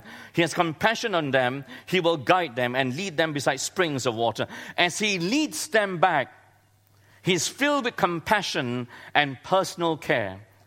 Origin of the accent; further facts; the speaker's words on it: Singapore; And I've never experienced snow in my life as a Singaporean.